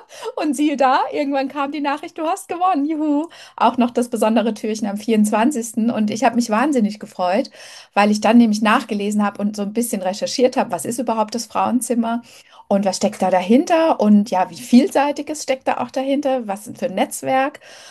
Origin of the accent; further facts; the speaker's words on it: Ludwigshafen, Rhineland-Palatinate, Germany; also born or lived in Mannheim; Genau, ich komme aus Mannheim, ursprünglich aus Ludwigshafen, also alles so eine Bubble.